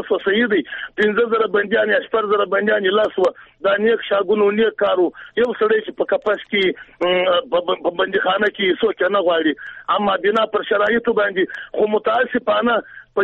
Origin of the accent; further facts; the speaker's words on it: Afghanistan; خبره ده چې موږ افغانان یو نظر ورکوم، زه پښتون د چا سره لرم.